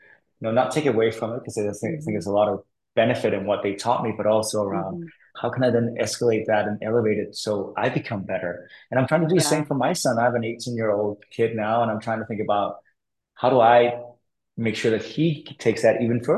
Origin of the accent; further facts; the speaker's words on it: Denmark; I grew up in Denmark, which is a very nice country, but I grew up to like two very idealistic hippie parents